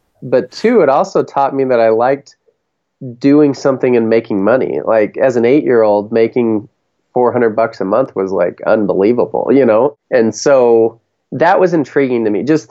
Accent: Denver, Colorado, United States; I grew up in Denver, so this is the Rocky Mountain News.

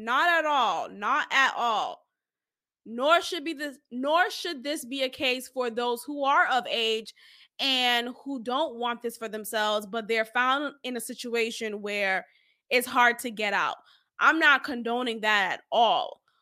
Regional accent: Boston, Massachusetts, United States; growing up in Boston, if you're a Bostonian, you know. Blue Hill Avenue.

